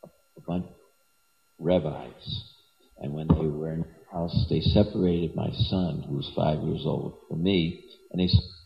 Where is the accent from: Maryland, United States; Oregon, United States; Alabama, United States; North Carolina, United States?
Maryland, United States; Baltimore; In 1980, I went back to visit my hometown, Baltimore, and my son was 5 years old there.